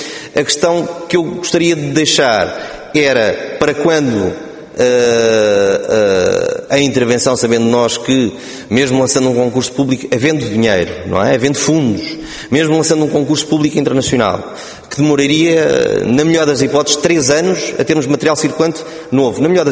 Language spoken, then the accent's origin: Portuguese; Oeiras, Lisbon, Portugal; Eu, como sou do Oeiras